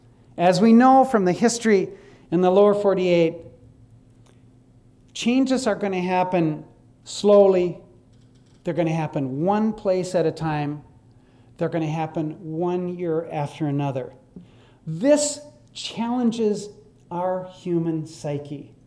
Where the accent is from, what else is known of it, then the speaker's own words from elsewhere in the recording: Wisconsin, United States; as I did when I was a young man growing up in Wisconsin.